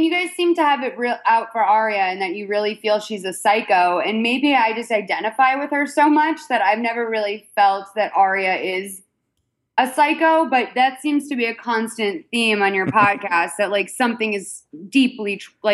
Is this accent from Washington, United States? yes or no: no; Massachusetts, United States; I'm from Massachusetts, which is different, but kind of not really.